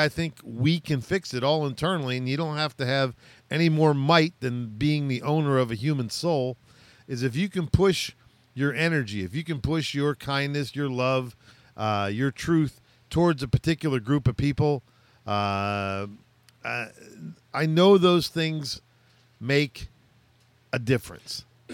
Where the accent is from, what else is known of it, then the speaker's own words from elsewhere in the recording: United States; So, yeah, it's being an American. I mean, there's a lot of things that make me proud about it.